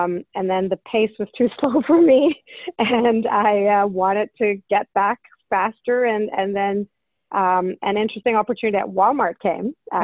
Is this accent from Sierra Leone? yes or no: no; Hong Kong; moved away as an adult; also born or lived in Toronto; I was born and brought up in Hong Kong.